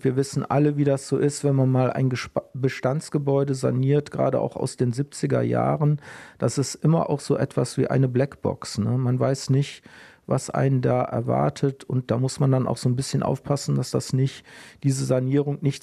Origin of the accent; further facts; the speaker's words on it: Gummersbach, North Rhine-Westphalia, Germany; die Zukunft der Stadt Gummersbach, meiner Heimatstadt, wird auf dem Dorf entschieden.